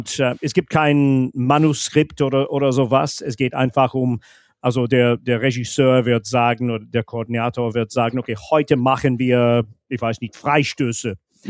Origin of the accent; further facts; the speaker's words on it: Scotland, United Kingdom; German is a second language; es war wie eine Geheimwelt von mir als Junge in Schottland. Mhm. Ich konnte ein bisschen Deutsch sprechen. Mit 9, 10 ist es natürlich besser geworden.